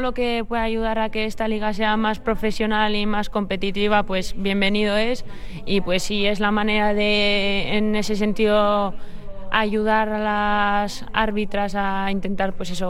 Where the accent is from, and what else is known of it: Busturia, Basque Country, Spain